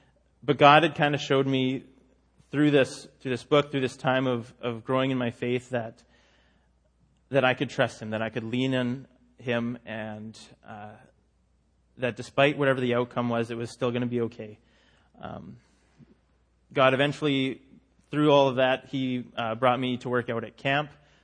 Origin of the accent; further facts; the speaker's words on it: Hussar, Alberta, Canada; But this is my hometown. About 150 people. Nice and small. If you go from Calgary, go straight east 60 miles, you will find Hazar.